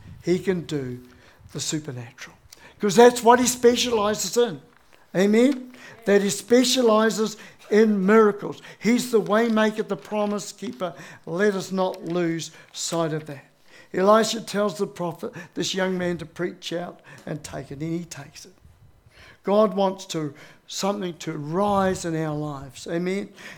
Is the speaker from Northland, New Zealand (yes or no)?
no; Dannevirke, Manawatū-Whanganui, New Zealand; And we left Auckland, where we were. Carolyn and the children, we went and lived in my hometown of Dannevirke. We found a house out under the Ruahine Ranges.